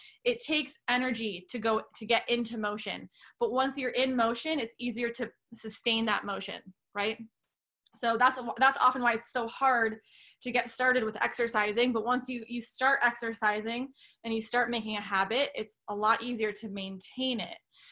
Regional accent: Canada; I'm Lebanese, and Timbits. I'm originally Canadian.

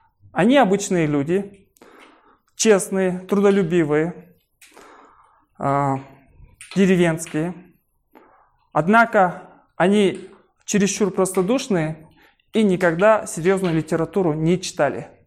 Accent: Taraz, Jambyl Region, Kazakhstan; я сам вообще родом из Тараза, и домой приезжал очень редко, где-то раз, наверное, в год.

